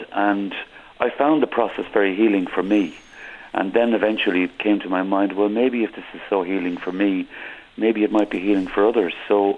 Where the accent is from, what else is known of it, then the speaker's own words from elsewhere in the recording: Newbridge, Kildare, Ireland; And my dear friend from my hometown, Newbridge, County Kildare, John White, both taken from us.